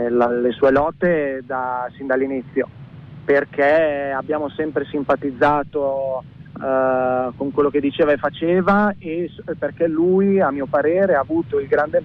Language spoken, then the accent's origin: Italian; Emilia-Romagna, Italy; No, sono romagnolo io.